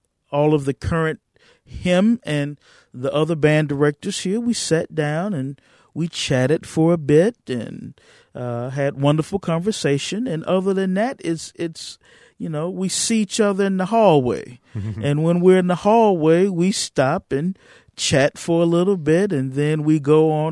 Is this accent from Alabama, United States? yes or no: yes; Birmingham, Alabama, United States; I'm from Birmingham, Alabama.